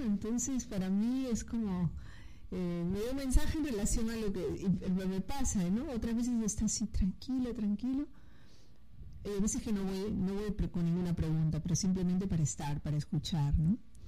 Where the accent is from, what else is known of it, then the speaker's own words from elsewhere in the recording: Lima, Peru; now in Barcelona, Spain; yo soy de Lima